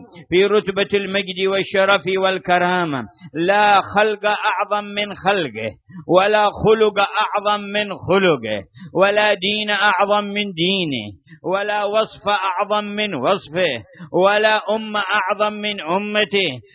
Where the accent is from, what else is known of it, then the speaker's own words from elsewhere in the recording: Hadhramaut, Yemen; يضربون مثلين بالوادي عندنا في حضرموت، وادي سر ووادي عقران